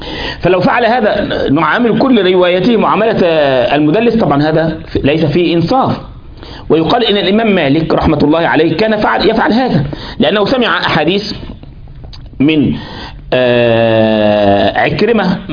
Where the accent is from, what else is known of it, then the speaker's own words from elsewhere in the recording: Kafr El Sheikh Governorate, Egypt; لكن هو يقصد مدينة عندنا في كفر الشيخ اسمها الرياض، قرية اسمها الرياض.